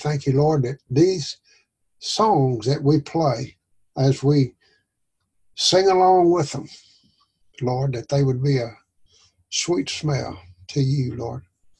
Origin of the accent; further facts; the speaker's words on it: the South, United States; I'm from the South. That's what we drink.